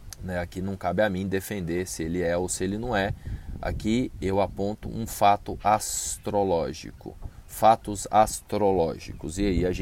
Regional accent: Minas Gerais, Brazil; born there; aqui eu estou morando na Serra da Mantiqueira, no sul de Minas. Nasci nas Minas Gerais, mas lá no nordeste de Minas, lá no Vale do Jequitinhonha, lá no chamado Vale da Fome

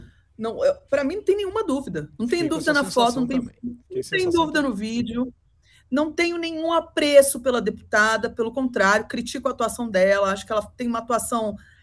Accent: Federal District, Brazil; Eu sou do DF, que elegeu Damares

